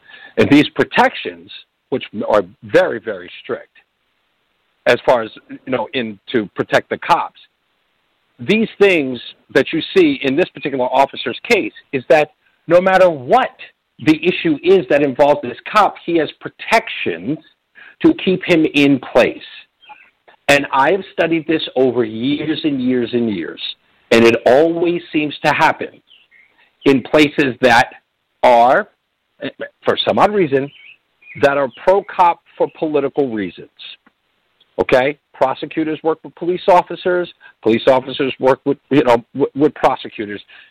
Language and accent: English; New York, United States; I'm from New York, born and raised